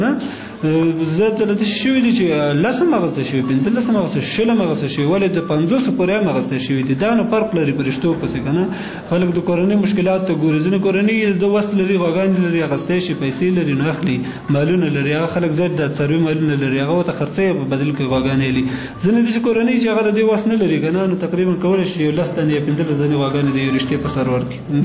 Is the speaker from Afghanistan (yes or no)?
yes; Kunar, Afghanistan; زه اصلا د کونړ ولایت اوسېدونکی یم.